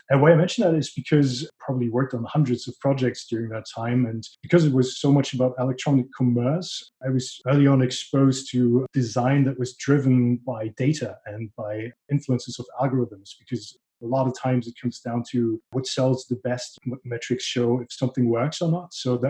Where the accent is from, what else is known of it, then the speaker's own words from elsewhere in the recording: Paderborn, North Rhine-Westphalia, Germany; But I grew up in Paderborn, which is like super small, but somewhat tech-focused city in Germany, west of Germany to be exact.